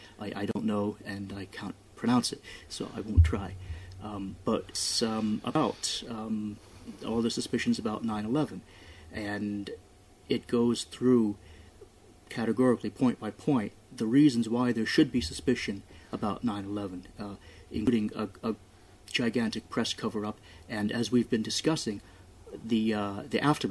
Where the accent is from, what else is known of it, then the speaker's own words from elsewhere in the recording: New York, United States; I'm actually from New York as a child. I watched the towers go up